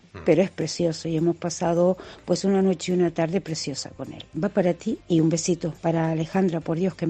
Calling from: Tenerife, Canary Islands, Spain; de Tenerife.

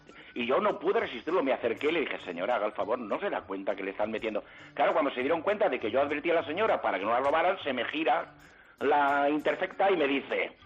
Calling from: Valencia, Valencian Community, Spain; de Valencia.

